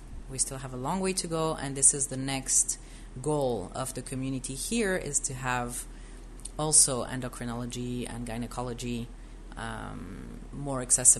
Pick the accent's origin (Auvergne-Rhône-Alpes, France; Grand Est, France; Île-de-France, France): Grand Est, France; Strasbourg; moved away as an adult; also born or lived in Jerusalem; now in Beersheba, Israel; I was born in France. My parents are French. I grew up in Jerusalem as a kid, but then I spent most of my teenage years and young adult life in Strasbourg in France. And then I made Aliyah when I was 22.